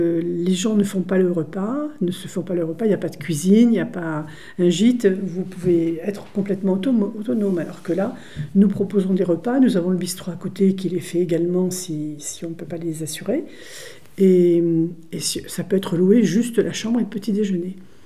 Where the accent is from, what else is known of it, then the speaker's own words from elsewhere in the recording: Nevers, Bourgogne-Franche-Comté, France; Alors moi, je suis originaire de Nevers